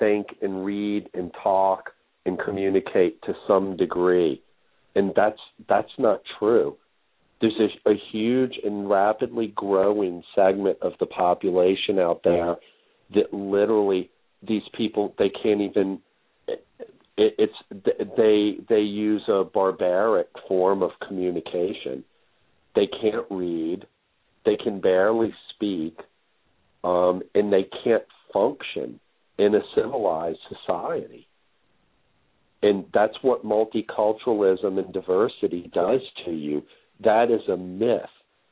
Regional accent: the South, United States; You know, I grew up in the South.

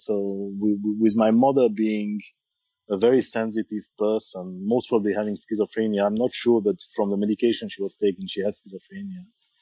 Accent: Meyrin, Geneva, Switzerland; So I'm 43 years old. I was born in Geneva in 1972, in the cantonal hospital of Geneva. And I grew up for the first 24 years of my life in Meran, which is a small suburb next to Geneva.

